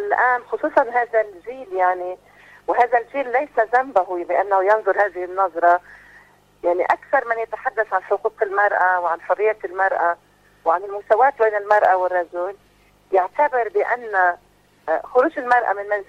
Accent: Lebanon; أنا الآن أنظر إلى المرأة العاملة عندنا في لبنان

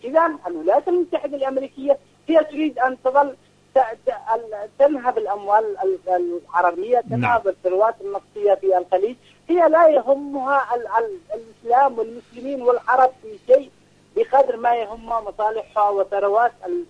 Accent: Yemen; نحن كشعب يمني لا ننظر إلى السلطة

